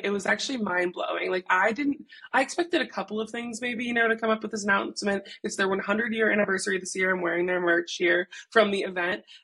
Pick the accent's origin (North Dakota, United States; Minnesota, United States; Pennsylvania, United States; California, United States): Minnesota, United States; also born or lived in Michigan; now in Seattle, United States; So I'm from Minnesota. I lived in Michigan, and then now I live in Seattle.